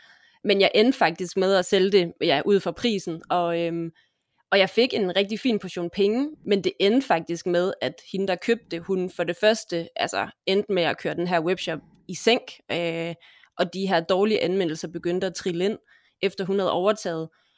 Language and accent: Danish; Aalborg, North Denmark Region, Denmark; Altså, jeg er fra Aalborg, så det er, hvordan man definerer provins.